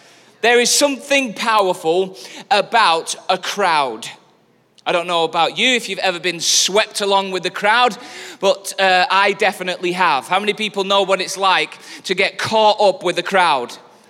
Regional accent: the north of England, United Kingdom; it's also significant to me as a Northerner

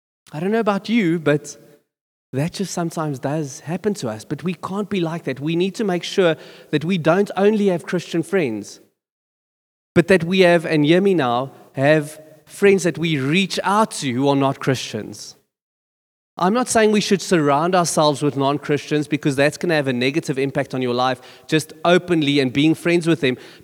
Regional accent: Boksburg, Gauteng, South Africa; I got saved out of quite a rough neighborhood. I come from Boksburg.

